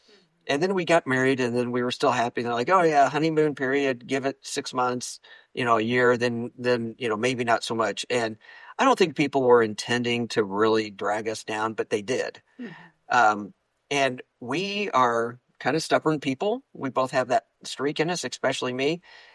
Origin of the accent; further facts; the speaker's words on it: St. Louis, Missouri, United States; I grew up in the St. Louis area as a Cardinals fan, and we've got a friendly conversation that goes on all the time about that.